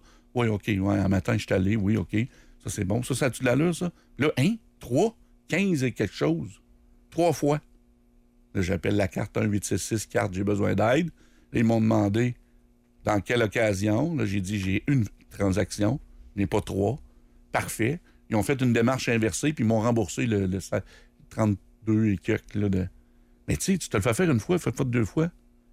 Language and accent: French; Quebec, Canada; où je suis de Québec.